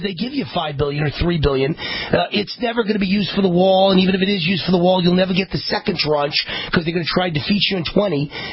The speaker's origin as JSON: {"language": "English", "region": "New York", "country": "United States", "said": "I'm a New York boy, and I've met plenty of Irishmen in my day, so I knew I detected an accent there."}